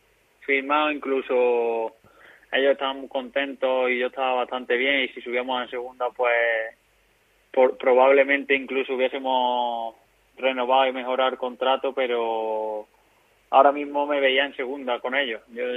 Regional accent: Pedrera, Andalusia, Spain; quería agradecer a mi pueblo, a Pedrera, que siempre se vuelcan

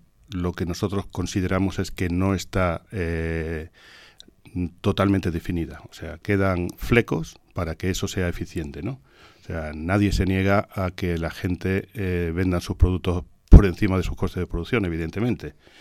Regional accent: Andalusia, Spain; el problema del agua es un problema acuciante en Andalucía, que somos la huerta de Europa

